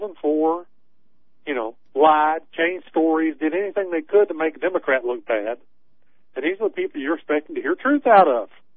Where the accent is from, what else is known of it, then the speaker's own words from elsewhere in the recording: Tennessee, United States; I say, you know, I'm from Tennessee.